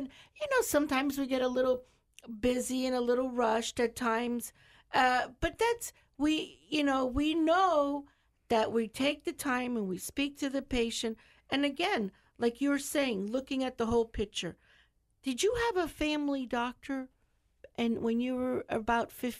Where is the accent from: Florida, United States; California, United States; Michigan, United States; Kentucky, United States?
Florida, United States; Charlotte County; So I think that I grew up here in Charlotte County my whole life.